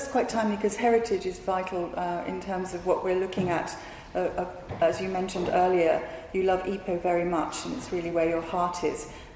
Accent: Hong Kong; But I think, because I was from Hong Kong, he did the British Council offices there, which I thought were fantastic.

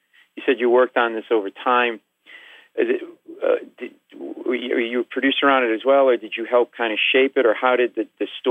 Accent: Rhode Island, United States; I'm a Catholic boy. I'm from Rhode Island. I'm Italian.

